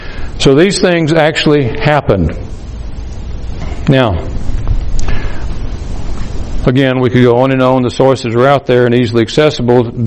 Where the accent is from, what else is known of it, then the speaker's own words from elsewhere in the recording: Alabama, United States; Birmingham, Alabama, my home state, used to be